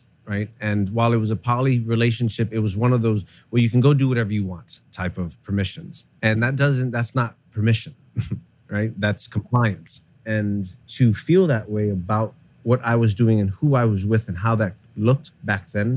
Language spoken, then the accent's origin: English; New York City, New York, United States; So I grew up here in New York City.